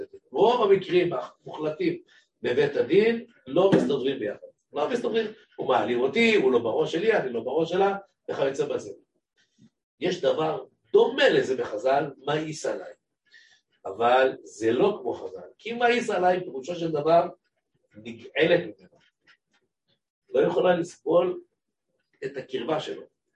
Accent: Jerusalem, Jerusalem District, Israel; אני זוכר, ואני לא כזה זקן, אני רק בן 60 ומשהו. אני זוכר כשאני הייתי צעיר בירושלים

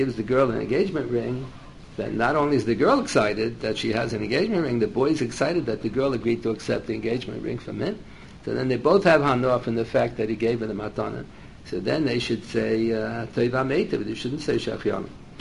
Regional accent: United States; I'm an American. I don't see the difference of boy and a girl.

